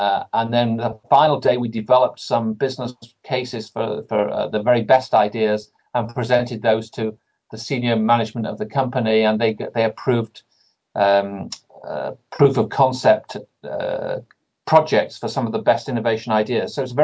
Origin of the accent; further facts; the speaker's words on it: Blackpool, North West England, United Kingdom; also born or lived in Scotland; Well, I was born in Scotland, and then my parents moved to England when I was just one, and I was brought up in the north of England, a little town called Blackpool.